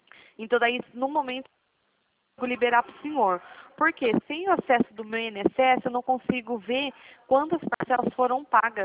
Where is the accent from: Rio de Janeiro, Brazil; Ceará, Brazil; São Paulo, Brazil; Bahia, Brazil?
São Paulo, Brazil; Piracicaba; Não, eu sou aqui de Piracicaba, interior de São Paulo.